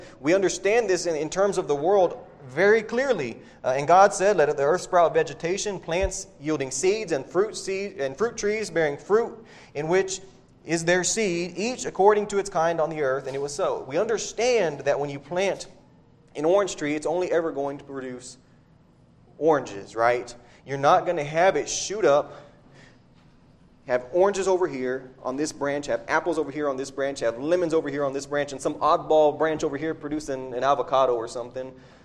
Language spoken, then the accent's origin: English; Devine, Texas, United States; Years ago, I remember down in my hometown, Divine